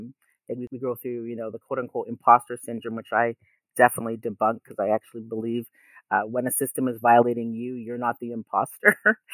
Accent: Canada; I had a lot of experience growing up in the Canadian context because I grew up here, and going through an educational system that was really violent and problematic.

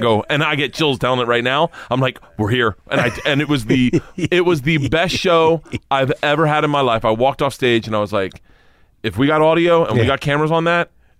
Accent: Florida, United States; Yeah, that's because I'm from Florida.

